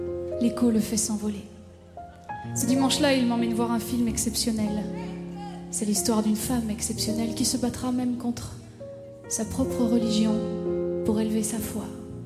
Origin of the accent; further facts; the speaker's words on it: Brussels, Brussels-Capital Region, Belgium; J'ai 14 ans. Un dimanche après-midi, mes parents m'emmènent au cinéma. Dans ma ville natale, à Bruxelles, aux Galeries de la Reine.